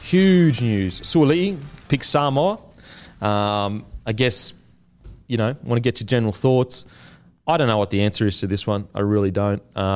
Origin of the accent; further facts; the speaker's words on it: Queensland, Australia; I'm a Queenslander